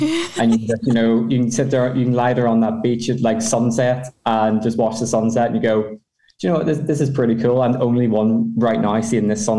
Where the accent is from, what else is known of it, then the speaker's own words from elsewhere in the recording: Belfast, Northern Ireland, United Kingdom; Like, for example, I'm from Belfast